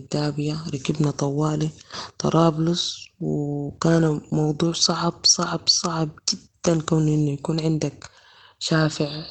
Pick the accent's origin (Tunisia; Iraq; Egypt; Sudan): Sudan; now in Libya; كسودانيين بقينا كتار في ليبيا، فأصبح التضجر من وجود السودانيين واضح في الشارع العام